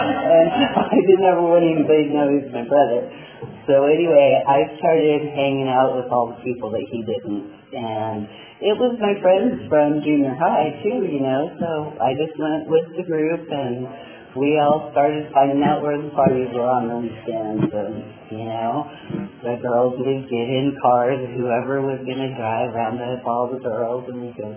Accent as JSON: {"language": "English", "town": "Santa Maria", "region": "California", "country": "United States", "tie": "born or raised there", "said": "I was raised in Santa Maria, I was born in Santa Maria, California. I was born on New Year's Eve."}